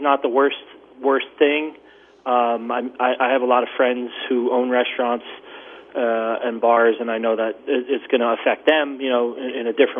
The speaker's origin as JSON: {"language": "English", "town": "Asbury Park", "region": "New Jersey", "country": "United States", "said": "I'm from New Jersey, originally from Asbury Park, and I have a lot of friends in Asbury that have restaurants"}